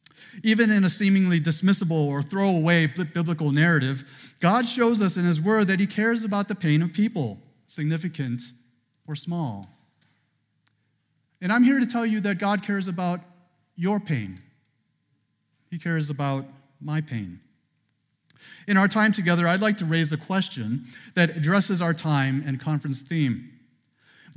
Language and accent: English; Chicago, Illinois, United States; Born and raised here in Chicagoland. Did you know that only Chicagoland people say we're from Chicagoland?